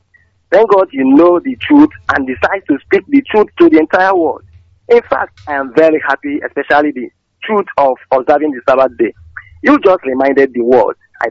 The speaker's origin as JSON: {"language": "English", "town": "Isiago", "country": "Nigeria", "said": "calling you from Ogidi, but I'm from Isiago Town, precisely."}